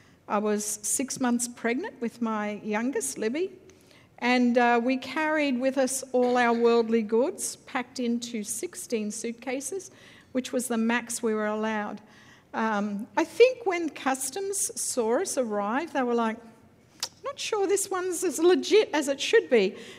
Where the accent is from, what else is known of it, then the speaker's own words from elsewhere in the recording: Australia; I grew up in Australia.